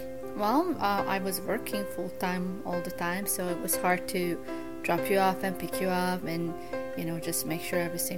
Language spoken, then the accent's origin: English; Budapest, Hungary; I was born in Budapest, Hungary, on February 7, 1967.